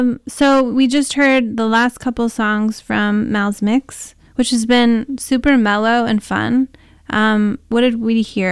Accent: Pacific Northwest, United States; And I grew up in the Northwest, but, you know, my dad's Mexican.

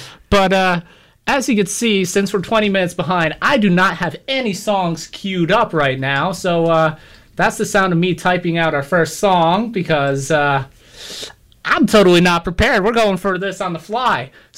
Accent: Lehigh, Pennsylvania, United States; one of my local bands from my hometown of Lehigh in Pennsylvania

